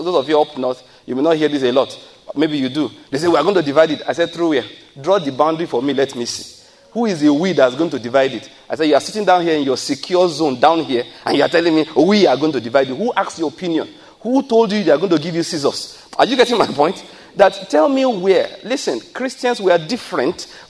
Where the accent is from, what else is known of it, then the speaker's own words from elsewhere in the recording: Ondo, Nigeria; I said, I'm from Ondo State.